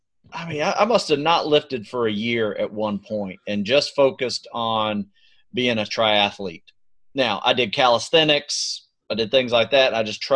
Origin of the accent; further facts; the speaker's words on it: Florida, United States; I grew up in Florida.